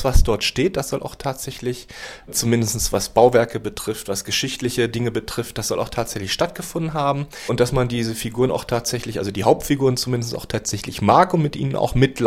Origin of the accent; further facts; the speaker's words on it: Hildesheim, Lower Saxony, Germany; ich bin gebürtiger Hildesheimer, 1963 hier geboren, lebe hier immer noch.